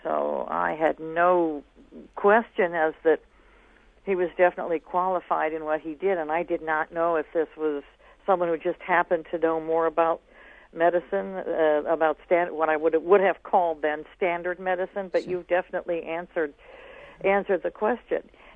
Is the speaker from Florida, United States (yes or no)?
yes; Florida, United States; I came from Florida and things were pretty separate